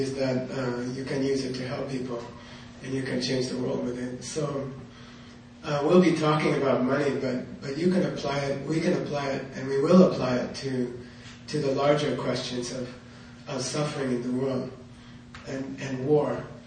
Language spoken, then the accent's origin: English; Arizona, United States; moved away as an adult; And I was telling them, you know, in my time, I came here in 1970, right? And I came from Arizona.